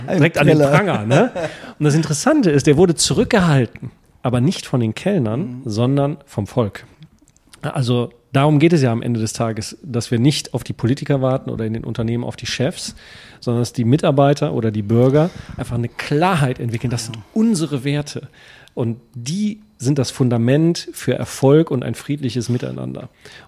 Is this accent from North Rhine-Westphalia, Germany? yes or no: yes; Cologne, North Rhine-Westphalia, Germany; Ich komme aus Köln.